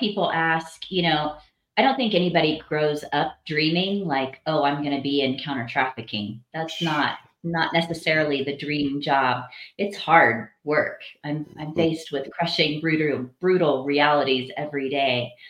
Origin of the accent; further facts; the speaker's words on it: Missouri, United States; I grew up in the Midwest. A lot of people would call it the buckle of the Bible Belt, Southwest Missouri.